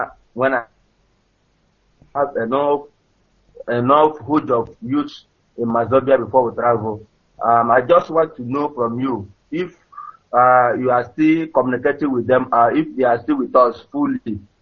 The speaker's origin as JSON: {"language": "English", "town": "Ehimembana", "region": "Imo", "country": "Nigeria", "lives_now": "Malaysia", "said": "I'm calling from Malaysia. I'm from Imo State."}